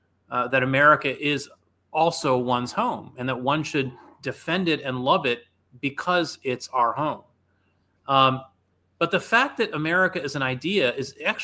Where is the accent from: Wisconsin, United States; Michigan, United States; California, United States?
Michigan, United States; born there; accent: American; It's pretty obvious that I have a completely American accent. You know, I was born in Michigan. You know, like, I've lived my whole life in this country.